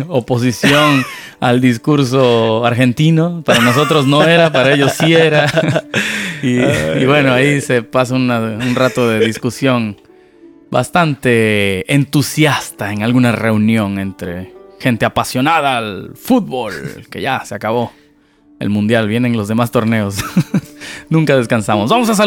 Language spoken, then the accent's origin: Spanish; Mexico; now in California, United States; Pero es que de repente tengo que pensar como mexicano, pero estoy en California